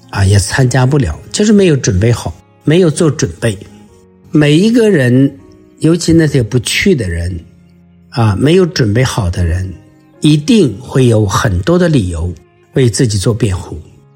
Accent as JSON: {"language": "Chinese", "country": "China", "said": "就像我们中国人讲的故事说，狼来了，狼来了啊"}